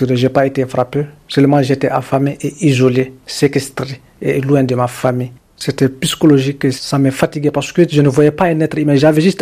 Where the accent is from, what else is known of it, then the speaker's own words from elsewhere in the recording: Mali; je suis malien contre l'impunité